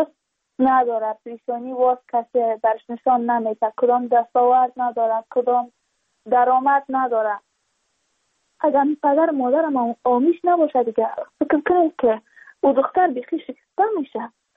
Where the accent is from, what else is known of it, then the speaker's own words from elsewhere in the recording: Badakhshan, Afghanistan; چون ما از بدخشان هستیم، یعنی منطقای دوردستش،